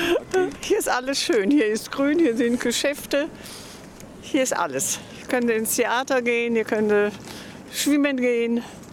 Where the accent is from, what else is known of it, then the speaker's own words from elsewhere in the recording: Duisburg, North Rhine-Westphalia, Germany; Ja, Duisburg-Neudorf ist meine Heimat. Geboren in Marxloh